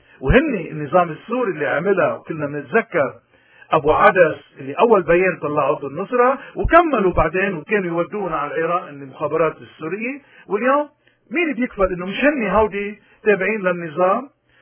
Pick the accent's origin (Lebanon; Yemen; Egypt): Lebanon; من حقه علينا كلبنانيين